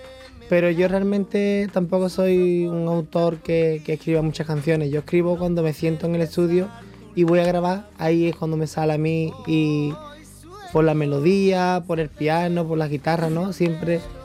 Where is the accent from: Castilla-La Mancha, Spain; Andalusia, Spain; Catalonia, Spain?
Andalusia, Spain; San Fernando; el público me acogió muy bien, era mi tierra